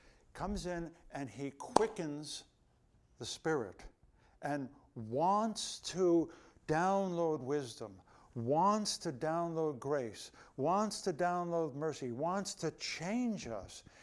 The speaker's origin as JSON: {"language": "English", "region": "New Jersey", "country": "United States", "tie": "born there", "said": "I'm so thankful I was born in New Jersey."}